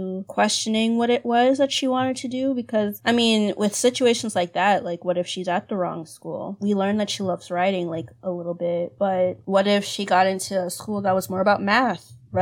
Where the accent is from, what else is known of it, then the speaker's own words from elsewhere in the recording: Nigeria; I'm already from Nigeria. I've been in Nigeria and stuff before